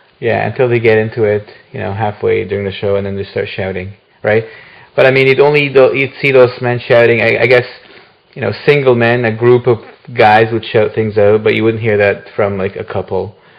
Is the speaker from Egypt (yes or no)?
yes; Egypt; You know, since I'm, you know, I was born and raised in Egypt, so my terminology would be more Egyptian.